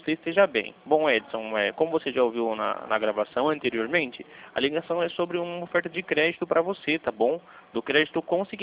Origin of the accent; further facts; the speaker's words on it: Bragança Paulista, São Paulo, Brazil; como eu sou de Bragança Paulista, no estado de São Paulo, tá?